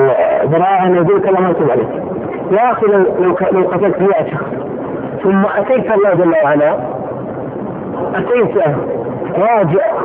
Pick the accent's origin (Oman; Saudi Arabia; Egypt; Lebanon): Saudi Arabia; فهو والله من اطرف الاسر عندنا في السعوديه